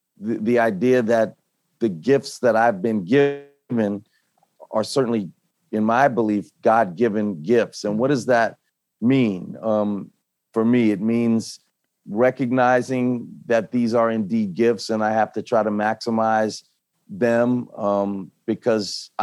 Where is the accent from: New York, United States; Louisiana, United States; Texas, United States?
Louisiana, United States; New Orleans; And we were raised in New Orleans in a Catholic environment.